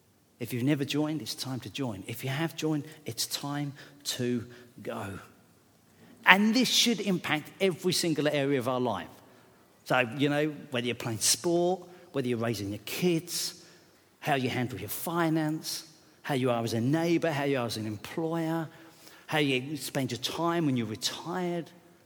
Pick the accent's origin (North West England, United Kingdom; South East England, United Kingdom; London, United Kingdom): South East England, United Kingdom; When I was a school kid, I grew up in Sussex, little town, little village.